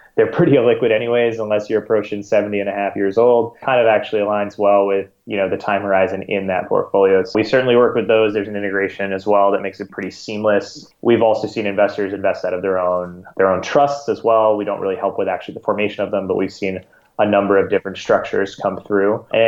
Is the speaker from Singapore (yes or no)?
yes; Singapore; also born or lived in California, United States; When I was maybe about 9 or 10 years old, I grew up in Singapore. I went to an American school there, grew up in Singapore, but every summer we'd go back to California where my grandparents were.